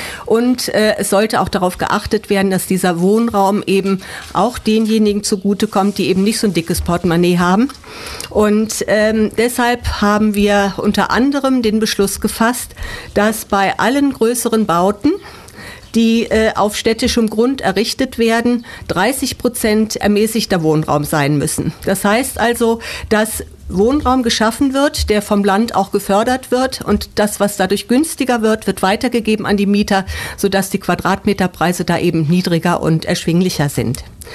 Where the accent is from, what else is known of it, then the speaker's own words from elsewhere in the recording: Ulm, Baden-Württemberg, Germany; ich komme aus dem Ulmer Norden, bin schon sehr lange im Ortschaftsrat